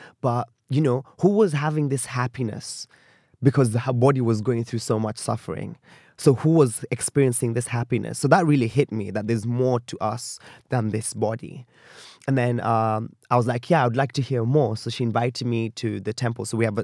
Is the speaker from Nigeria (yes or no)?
no; Kenya; as a Kenyan millennial